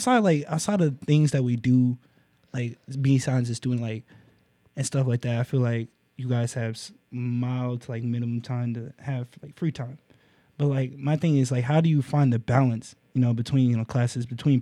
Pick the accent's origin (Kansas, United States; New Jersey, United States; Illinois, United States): Illinois, United States; Belleville; Okay. Yeah, I'm from Belleville.